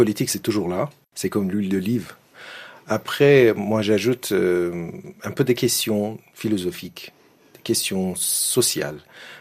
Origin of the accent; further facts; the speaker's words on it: Iran; French is a second language; l'Iran parce que c'est mon pays natal, c'est mon pays où j'ai vécu et j'ai des histoires, j'ai ma famille. Je suis attaché à l'Iran